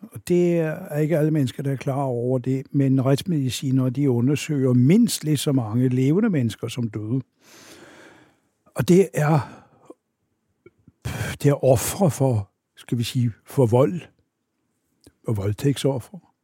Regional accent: Oslo, Norway; now in Denmark; sagen er den, at jeg er født og vokset op i Oslo.

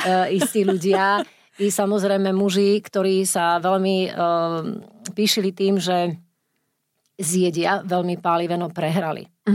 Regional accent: Žilina, Žilina Region, Slovakia; ja som vyrastala sama v Žiline, v tom našom dome

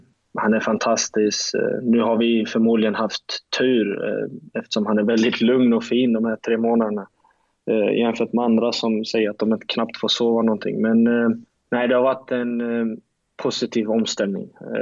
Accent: Lund, Skåne, Sweden; jag är från Lund

